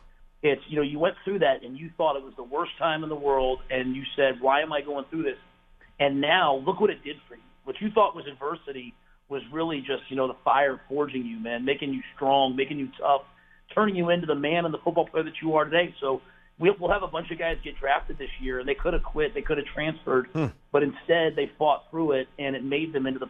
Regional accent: New York City, New York, United States; born or raised there; also born or lived in Pennsylvania

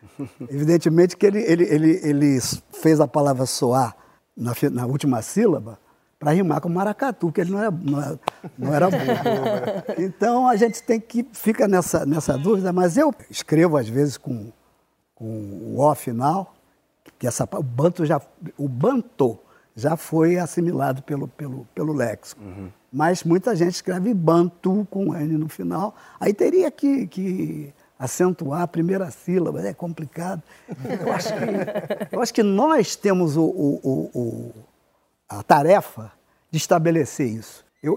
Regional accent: Rio de Janeiro, Brazil; Eu morava no Irajá, nasci no Irajá e me criei no Irajá. Só saí com 26 anos.

